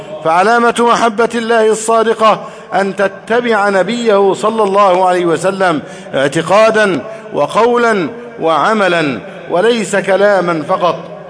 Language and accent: Arabic; Egypt; اللهم احفظ بلدنا مصر أمنا أمانا سخاء رخاء وسائر بلاد المسلمين